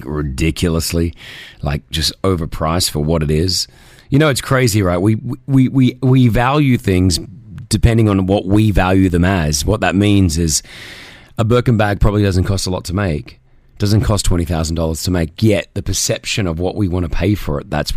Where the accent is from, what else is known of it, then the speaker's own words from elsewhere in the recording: Australia; Growing up in Australia